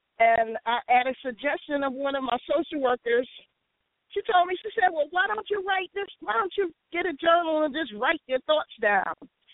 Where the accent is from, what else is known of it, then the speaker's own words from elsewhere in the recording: New York, United States; Because I'm from New York.